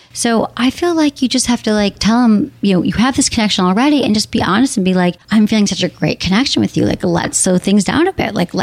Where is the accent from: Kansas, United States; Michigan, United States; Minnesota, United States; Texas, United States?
Michigan, United States; Liz, hello from my home state, Michigan